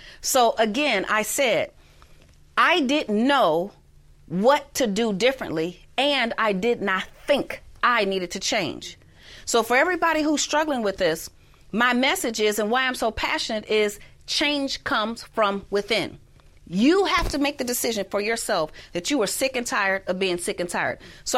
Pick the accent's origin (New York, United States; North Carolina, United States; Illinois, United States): Illinois, United States; Chicago; I was born and raised in Chicago.